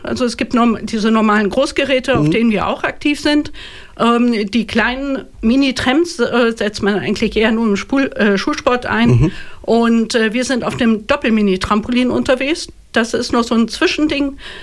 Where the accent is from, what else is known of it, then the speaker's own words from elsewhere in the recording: Melle, Lower Saxony, Germany; Nee, ich komme ursprünglich aus Melle